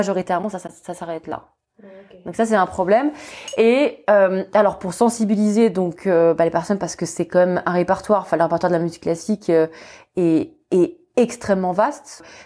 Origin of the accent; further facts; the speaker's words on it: France; Moi, je suis française